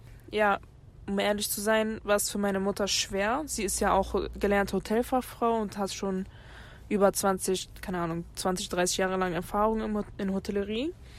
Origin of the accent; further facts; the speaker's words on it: Portugal; German is a second language; now in Germany; dass eigentlich Deutschland mittlerweile schon meine Heimat geworden ist. Aber ja, also klar würde ich gern wieder zurück nach Portugal. Seitdem ich von da weggefahren bin, war ich auch nicht mehr dort.